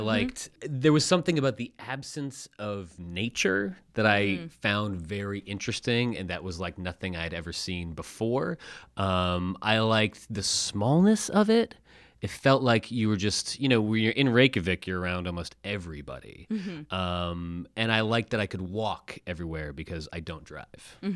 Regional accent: Canada; I don't know if it's because I'm Canadian and we all have to be

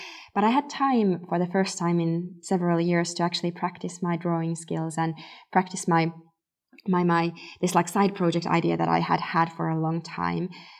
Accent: Finland; English is a second language; I'm not a native English speaker. I grew up in Finland

